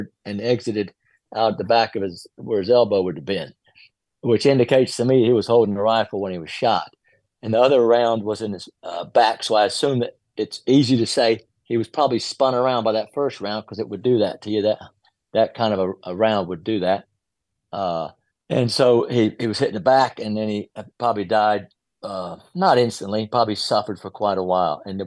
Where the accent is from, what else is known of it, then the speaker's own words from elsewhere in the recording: Texas, United States; I'll call out the NRA on this because I grew up in Texas, okay?